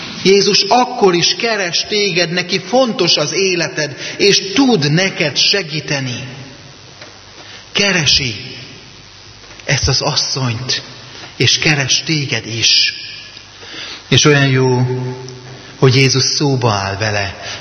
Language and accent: Hungarian; Vámosújfalu, Borsod-Abaúj-Zemplén, Hungary; de a 80-as években, Vámosújfaluban, ahol én felnőttem, 2 telefon volt az egész faluban.